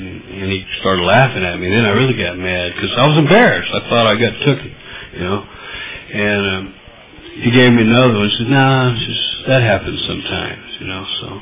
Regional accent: Oildale, California, United States; I was raised in Bakersfield, Oildale to be exact. Good old Oildale.

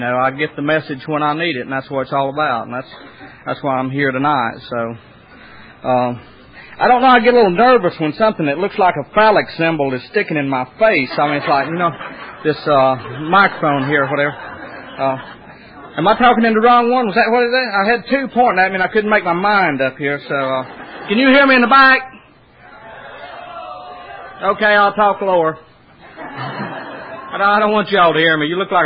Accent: Cherokee, North Carolina, United States; I'm from Cherokee Indian Reservation, Cherokee, North Carolina, originally.

